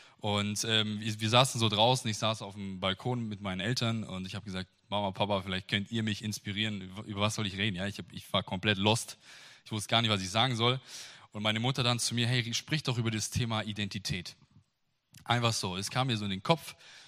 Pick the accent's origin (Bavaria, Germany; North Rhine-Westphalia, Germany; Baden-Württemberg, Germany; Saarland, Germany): Baden-Württemberg, Germany; Salem; Ich komme aus Salem vom Bodensee.